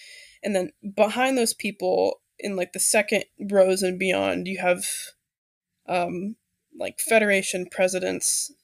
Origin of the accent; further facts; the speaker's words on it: United States; From my perspective, as like an American